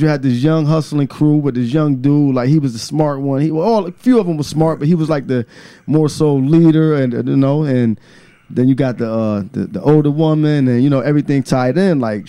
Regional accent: New Haven, Connecticut, United States; I'm from New Haven, man

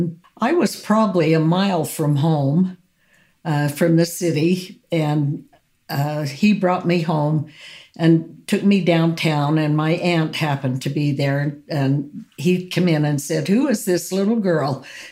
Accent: Panguitch, Utah, United States; born there; I'm 80 years old, just had my 80th birthday, and I was born in Pangwidge, Utah.

